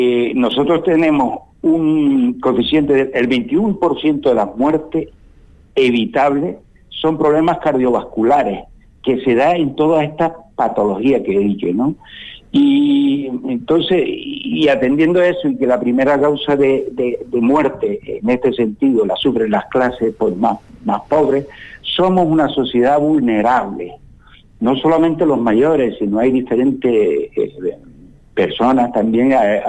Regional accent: Canary Islands, Spain; somos como población canaria, ante todos esos factores de riesgo que sabemos que son el COVID ataca más a esas personas, pues somos una población de riesgo.

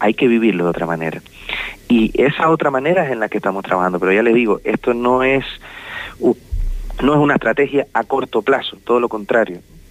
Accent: Canary Islands, Spain; Como canarios de nuestra cultura y de nuestra historia.

